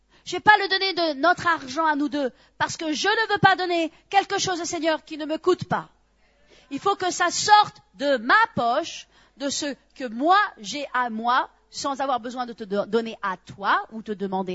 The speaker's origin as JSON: {"language": "French", "country": "France", "said": "Vous savez, moi je suis française. Hein? J'ai été éduquée à la française."}